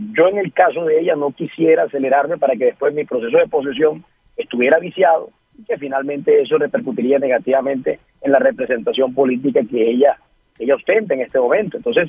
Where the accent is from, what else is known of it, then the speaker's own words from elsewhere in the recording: Barranquilla, Atlántico, Colombia; desde Barranquilla con todos los operativos que eso conlleva. También nosotros como Consejo Distrital y como barranquilleros estamos completamente atentos a los recursos que la tasa de seguridad va a desplegar y va a irrigar en la seguridad de Barranquilla